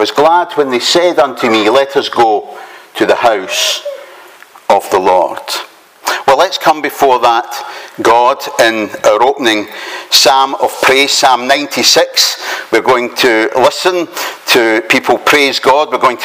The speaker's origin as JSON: {"language": "English", "town": "Glasgow", "region": "Scotland", "country": "United Kingdom", "said": "I come from Glasgow."}